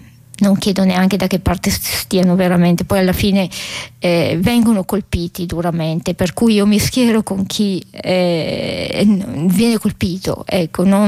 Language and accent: Italian; Bergamo, Lombardy, Italy; Io sono ritornata poi a Bergamo, vivo in una zona dove cominciano le pianure